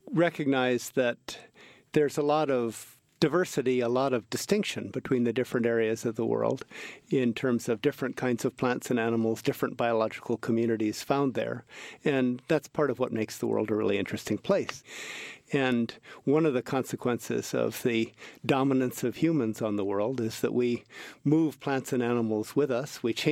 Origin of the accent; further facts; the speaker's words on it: Honolulu, Hawaii, United States; I was born in Hawaii and was fortunate enough to be raised in the forest above the city of Honolulu